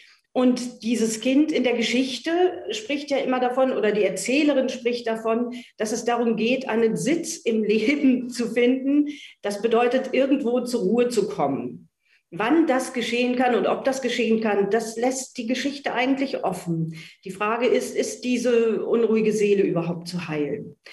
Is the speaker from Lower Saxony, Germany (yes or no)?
yes; Hameln, Lower Saxony, Germany; Aber ich komme immer gerne auf meine Heimatstadt Hameln zurück